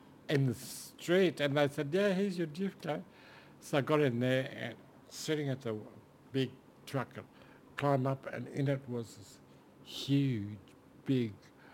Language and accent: English; Darwin, Northern Territory, Australia; He said, where are you from, my boy? And I said, oh, I'm from Darwin.